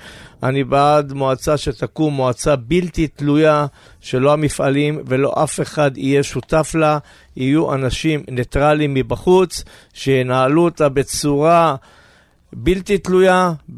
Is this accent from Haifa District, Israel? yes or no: yes; Kiryat Bialik, Haifa District, Israel; ובגיל, כן, בגיל 5-6 הגענו לקריית ביאליק, וכן, אני היום אפשר להגיד תושב הקריות, ונולדתי בחיפה.